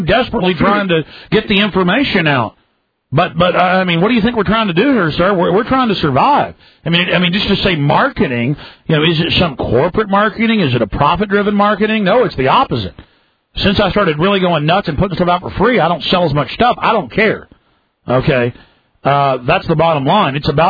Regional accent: Southern United States, United States; I'm a Christian. I'm from the Bible Belt. My family's Christian.

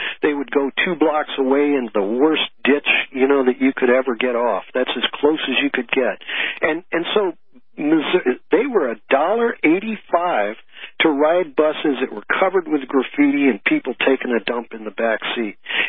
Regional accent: St. Louis, Missouri, United States; I was raised in St. Louis, and I went down to Atlanta.

